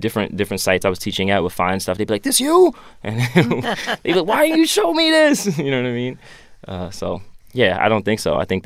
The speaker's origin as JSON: {"language": "English", "town": "Bronx", "region": "New York", "country": "United States", "tie": "born or raised there", "said": "the mental pollution that was in part growing up in the Bronx."}